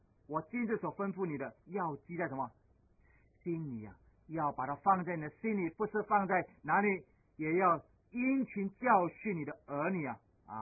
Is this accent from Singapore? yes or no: yes; Singapore; 我们新加坡人呢，我们的父母亲呢，都会这样子。